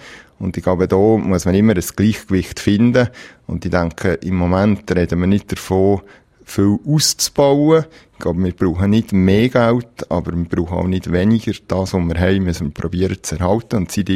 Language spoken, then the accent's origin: German; Switzerland; Weil auch bei uns in der Schweiz kann man sicher Sachen verbessern und die guten Sachen probieren zu erhalten.